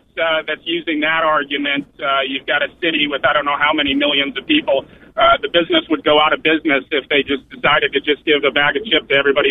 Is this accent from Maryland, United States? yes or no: no; New York, United States; and we grew up in New York